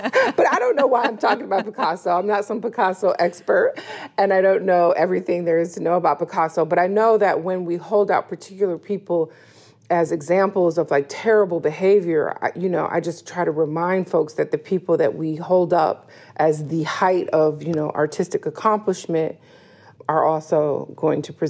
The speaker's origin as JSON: {"language": "English", "town": "Detroit", "region": "Michigan", "country": "United States", "tie": "born or raised there", "said": "like growing up in Detroit, you know, being at Chandler Park or Belle Isle"}